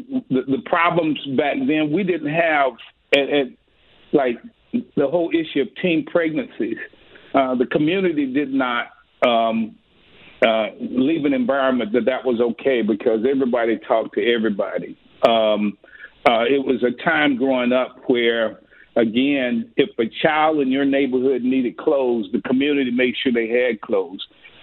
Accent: Toccoa, Georgia, United States; Growing up in North Georgia, in Toccoa, the one thing that you find, I grew up in a community where on one area was African-Americans and then across was a white community.

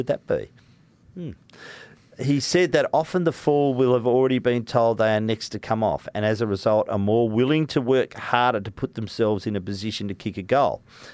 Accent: Ringwood, Victoria, Australia; also born or lived in Geelong; I'm from Ringwood. I'm from the eastern suburbs of Melbourne. I just spent 8 years in Geelong.

